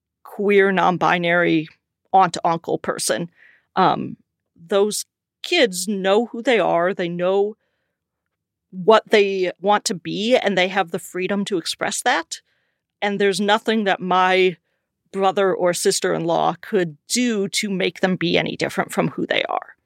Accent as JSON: {"language": "English", "region": "South Dakota", "country": "United States", "tie": "born or raised there", "lives_now": "Minnesota, United States", "said": "But as opposed to my home state of South Dakota, it feels like the work that I'm doing in Minnesota is going somewhere."}